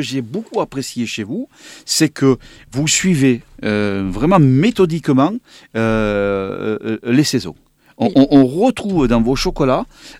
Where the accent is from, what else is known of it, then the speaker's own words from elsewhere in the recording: Montpellier, Occitanie, France; je suis de Montpellier.